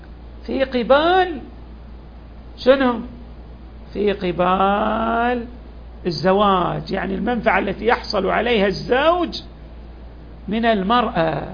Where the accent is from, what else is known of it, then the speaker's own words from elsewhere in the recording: Al-Ahsa, Eastern Province, Saudi Arabia; هذا موجود حتى عندنا في الأحساء